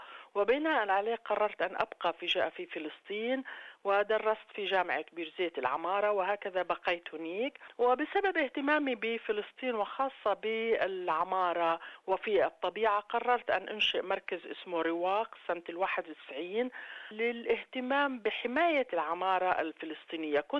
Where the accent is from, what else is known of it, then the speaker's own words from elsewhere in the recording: Amman, Amman Governorate, Jordan; also born or lived in Damascus, Syria / Beirut, Lebanon; فأصبحنا لاجئين في رام الله أولا ومن ثم في عمان. أنا ولدت تكنيكلي من دمشق ولكني ربيت في عمان أو ربيت بين عمان ودمشق وين بيت جدي وبيروت وين كان عندنا قرايب.